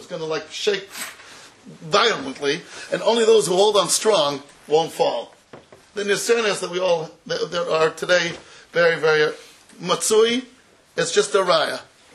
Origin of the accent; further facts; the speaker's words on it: United States; In America, I'm an American, Memorial Day.